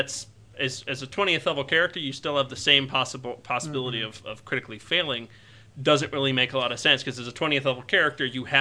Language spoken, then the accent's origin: English; Pittsburgh, Pennsylvania, United States; born there; moved away as an adult; live in Texas and just heard your comment about having 2 fans in Texas. Well, now you have a third. I was born in Pittsburgh, but moved here more than 20 years ago